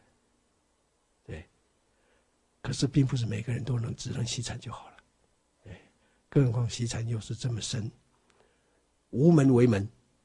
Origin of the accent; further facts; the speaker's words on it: Taiwan; 我们台湾话是说相当的水准